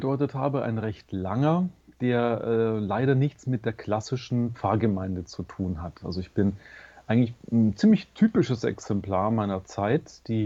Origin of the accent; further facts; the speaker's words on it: Bavaria, Germany; Ich bin ein gebürtiger Oberfranke. Das ist der nördliche Teil von Bayern für die Schweizer, die das nicht so genau im Blick haben. Die Region, wo ich herkomme, ich komme aus einem kleinen Dorf im Umfeld der Stadt Bamberg, ist eigentlich durch und durch katholisch.